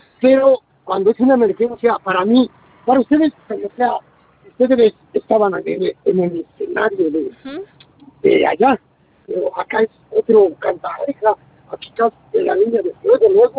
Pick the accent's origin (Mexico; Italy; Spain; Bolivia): Mexico; México, la de México, yo soy mexicano, no es estadounidense.